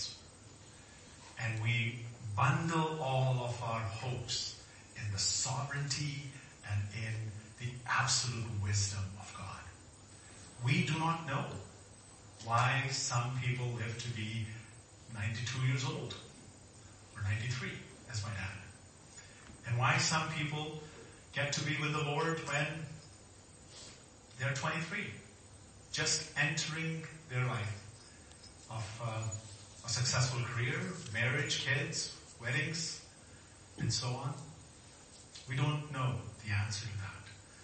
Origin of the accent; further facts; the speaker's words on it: Pakistan; now in Canada; growing up in Pakistan, you're molded to be a Christian.